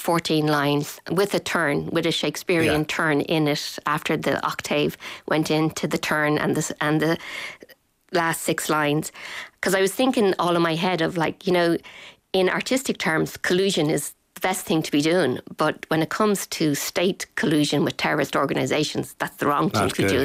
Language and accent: English; Finglas, Leinster, Ireland; They're originally from Finglas, which is my hometown.